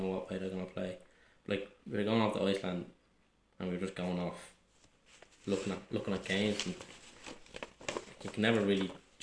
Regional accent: Ballymun, Leinster, Ireland; I'm coming from Ballymun over here, and I'm like, absolutely pissed.

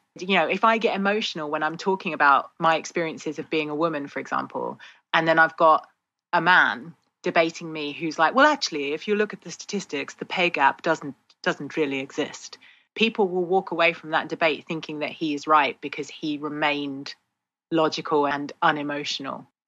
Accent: United Kingdom; And that was fascinating for me as a British person.

